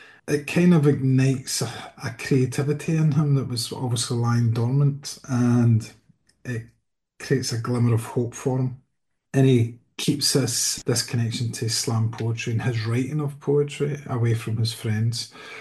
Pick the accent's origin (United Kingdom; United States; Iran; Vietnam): United Kingdom; Coatbridge, Scotland; Trickletown is a book set in my hometown of Coatbridge, which is just outside Glasgow, for those who don't know.